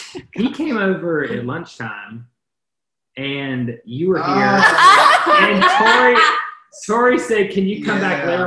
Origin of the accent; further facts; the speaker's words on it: Fairhope, Alabama, United States; But my family moved to Fairhope when I was in middle school, so I say I'm from Fairhope.